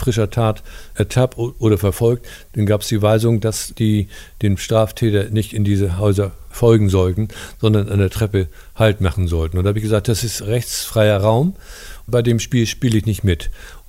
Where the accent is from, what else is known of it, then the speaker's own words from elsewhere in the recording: North Sea coast, Germany; Nach meiner Pensionierung im September 2007 bin ich wieder in meine alte Heimat zurückgegangen. Es ist direkt an der Nordseeküste. Ich liebe diese Gegend hier.